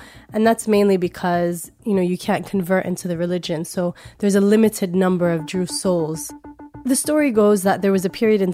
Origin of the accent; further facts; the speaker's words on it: Lebanon; Like growing up in Lebanon, I grew up in Lebanon and I'm from a very small mountainous village, as most Druze villages.